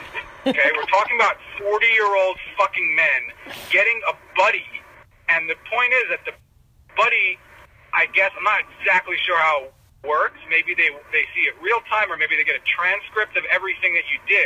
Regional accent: Brooklyn, New York, United States; There's also a difference between the Hasidic that I came from and that gentleman in the taxi with you. I grew up in Crown Heights, which is 5 miles

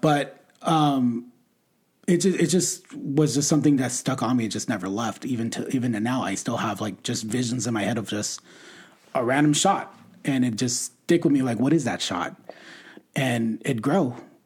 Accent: San Bernardino, California, United States; Oh yeah. I grew up in San Bernardino, California.

